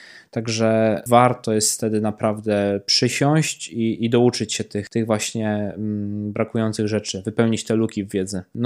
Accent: Poznań, Greater Poland Voivodeship, Poland; pochodzę z Poznania

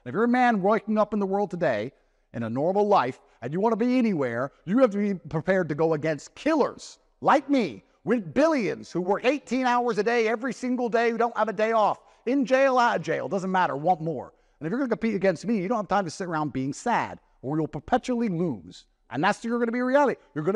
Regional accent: Luton, East of England, United Kingdom; I grew up in Luton, I grew up in a council estate, single mother household.

